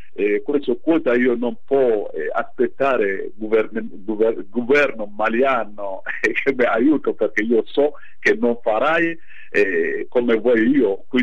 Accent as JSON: {"language": "Italian", "country": "Mali", "tie": "born there", "second_language": "Italian", "said": "il regalo che io può fare a mio paese dove è nato io"}